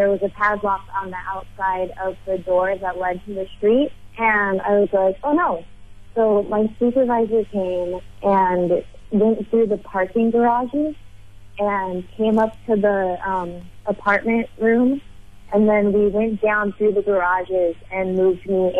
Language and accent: English; California, United States; Yeah, so, if I can be super honest, I'm from California, and marijuana is legal there, and it's very difficult to be in an area where it's not legal out here